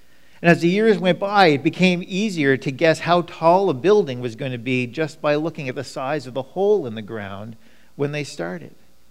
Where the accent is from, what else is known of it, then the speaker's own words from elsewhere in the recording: Ottawa, Ontario, Canada; when I growing up in Ottawa and I worked in downtown Ottawa